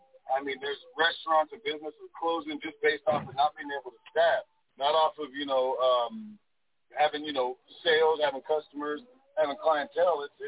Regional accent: Colorado, United States; I'm actually from Colorado, so coming here, I definitely get the culture shock.

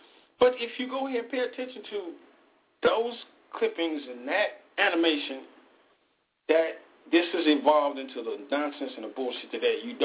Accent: Alabama, United States; born there; As a matter of fact, I was born in Alabama, so that's why I got more loyalty to Alabama than I do my blackness.

